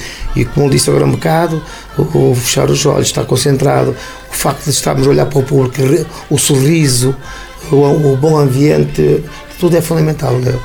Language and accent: Portuguese; Norte, Portugal; somos do Minho, somos do Norte, embora somos